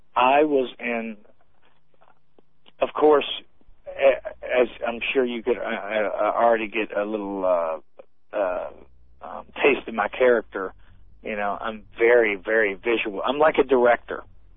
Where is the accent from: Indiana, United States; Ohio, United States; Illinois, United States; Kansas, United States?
Indiana, United States; Charlestown; Now, I grew up in a town called Charlestown, Indiana